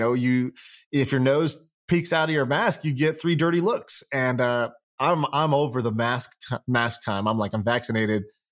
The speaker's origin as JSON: {"language": "English", "region": "California", "country": "United States", "said": "And also I came from California, and in California, there's just like COVID, you know, precaution everywhere."}